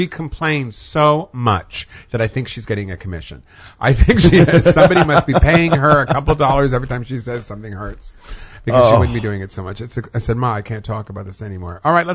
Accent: California, United States; I grew up in the Fairfax area with all the Jews.

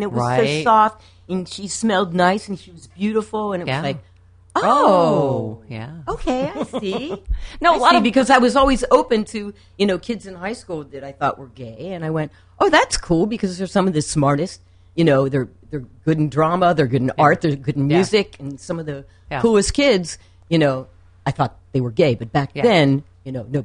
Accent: Pittsburgh, Pennsylvania, United States; My father owned the largest pet shop in the United States when I was a little kid in Pittsburgh.

